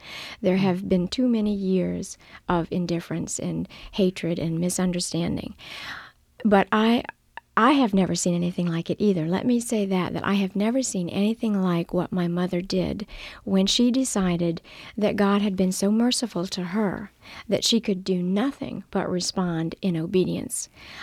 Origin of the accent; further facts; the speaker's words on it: New Orleans, Louisiana, United States; I grew up in New Orleans, and I lived in a family that was not Christian.